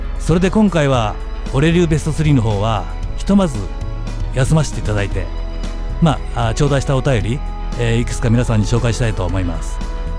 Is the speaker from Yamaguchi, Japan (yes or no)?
yes; Yamaguchi, Japan; 私ね、残念ですが沖縄じゃありません。山口県出身です。山口ね。で、山口に住んでます。で、まあラジオの収録のたびに山口から通ってるんですけど、